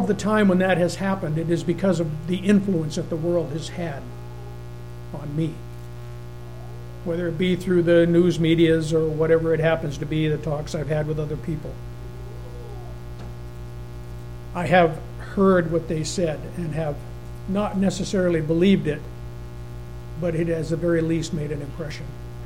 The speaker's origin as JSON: {"language": "English", "region": "New England", "country": "United States", "tie": "born or raised there", "said": "I remember years ago, growing up in New England, the local newspaper was what they call the Manchester Union."}